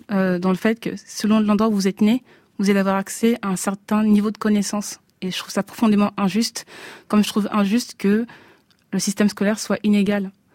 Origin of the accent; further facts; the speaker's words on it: Noisy-le-Sec, Île-de-France, France; Alors, je viens de Noisy-le-Sec.